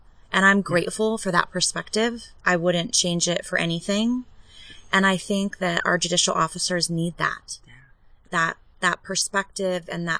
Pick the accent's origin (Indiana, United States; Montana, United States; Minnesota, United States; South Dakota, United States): Montana, United States; Roundup; also born or lived in Puyallup, Washington; So Pierce County born. And then in the fourth grade, our parents fell in love with Montana. So we moved to Montana and were raised in a very small town called Roundup, just north of Billings an hour. And we graduated high school there.